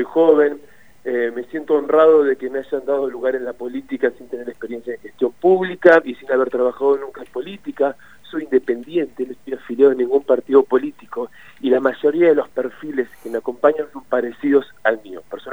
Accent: Tandil, Buenos Aires Province, Argentina; born there; now in Plottier, Argentina; Soy nacido en Tandil, hace casi 20 años que vivo en Plotier

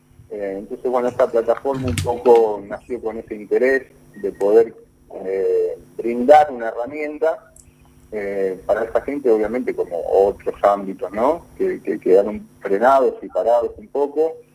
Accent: Rosario, Santa Fe, Argentina; yo soy rosarino

